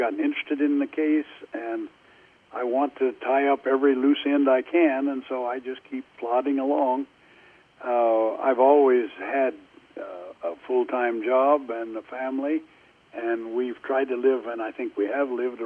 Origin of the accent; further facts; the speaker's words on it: Leon, Iowa, United States; I grew up in Leon, Iowa, about 100 miles east of you people.